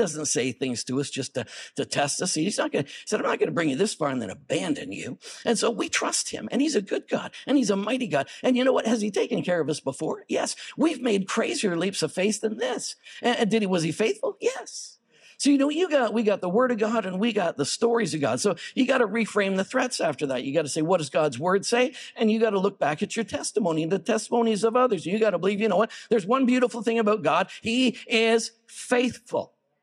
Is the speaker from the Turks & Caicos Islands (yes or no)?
no; Montreal, Quebec, Canada; The church I grew up in Montreal, we were a very, very multicultural church.